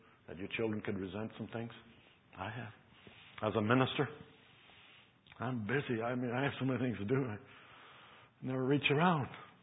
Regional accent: Costa Rica; English is a second language; I'm not sure about this. I'm from Costa Rica. I might have a wrong impression, but some of us are very good at business.

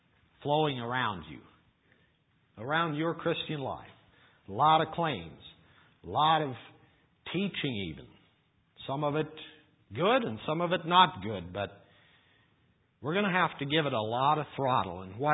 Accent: Iowa, United States; Now, I grew up in Iowa, and I've been on a few rivers there, and That's where I've lived most of my life.

